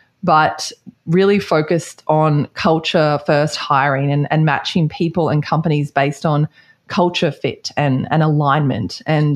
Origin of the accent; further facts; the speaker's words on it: Australia; You can probably hear I'm Australian.